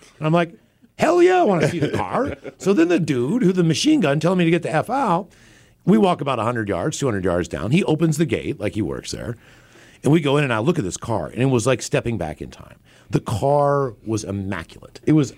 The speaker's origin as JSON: {"language": "English", "town": "Seattle", "region": "Washington", "country": "United States", "said": "I was like, ah, man, I'm from Seattle."}